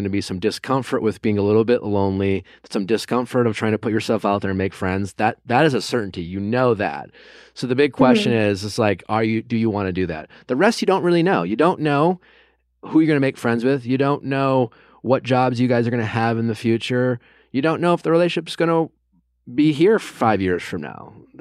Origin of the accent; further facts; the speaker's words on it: Milwaukee, Wisconsin, United States; I mean, I have 10 siblings, and I didn't move out of Milwaukee. Well, I grew up in Milwaukee, right? And I always felt like, and I loved Milwaukee. It's still home to me.